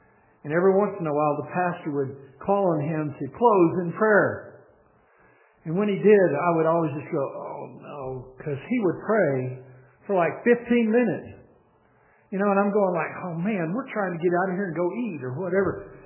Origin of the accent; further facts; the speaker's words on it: Texas, United States; in the church that I grew up in North Central Texas